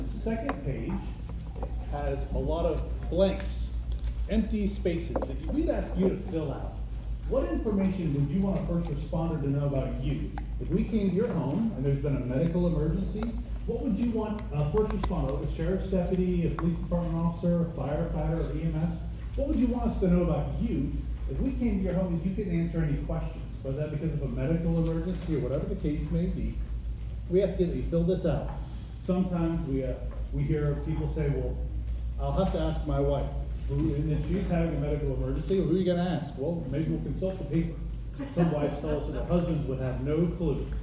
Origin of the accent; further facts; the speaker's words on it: Ocala, Florida, United States; Like many of you, I'm from up north. I grew up up north in Ocala.